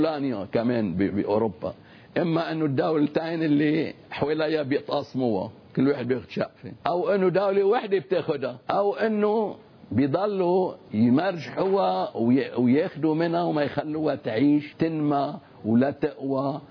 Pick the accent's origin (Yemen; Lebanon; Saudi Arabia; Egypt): Lebanon; انا كمواطن لبناني واكثر من هيك، انا كاستاذ في النبطية